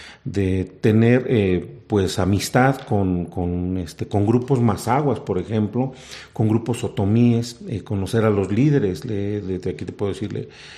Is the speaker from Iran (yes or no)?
no; Mexico; somos como mexicanos pues muy, muy arraigados a muchas cosas a veces bonitas